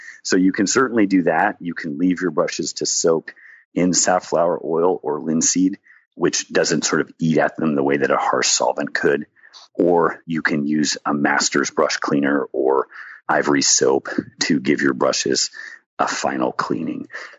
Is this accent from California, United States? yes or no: no; Maine, United States; I grew up in Maine, and he has a point for sure.